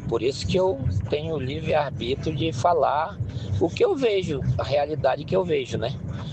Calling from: São Carlos, Rondônia, Brazil; aqui de São Carlos. Eu estou vendo nos últimos dias que eu sou de São Carlos, Baixo Madeira

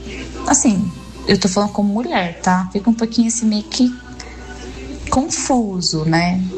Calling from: Guarulhos, São Paulo, Brazil; participando aí da enquete de hoje, sou de Guarulhos, tá?

